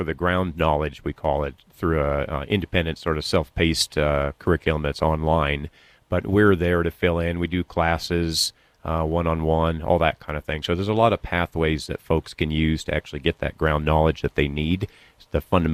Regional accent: Washington, United States; growing up in Washington State, I used to watch ag planes spraying every summer. It was like an air show every morning.

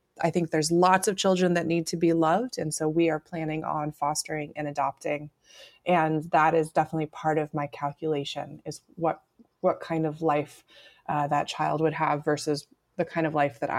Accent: Colorado, United States; the whole wild land around where I grew up in Colorado now covered in houses.

